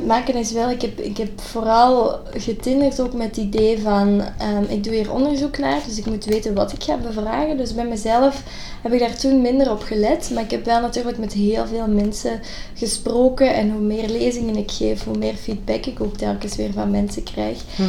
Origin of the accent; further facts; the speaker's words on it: Limburg, Belgium; zoals de meesten wel kunnen horen, kom ik uit België. Dus ik ben Vlaams. Ik ben daar in Limburg opgegroeid, in Belgisch Limburg.